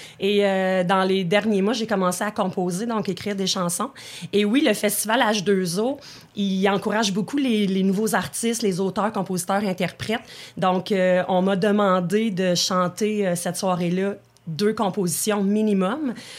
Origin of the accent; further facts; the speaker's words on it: Quebec, Canada; Donc, on est tous de l'Abitibi-Témiscamingue.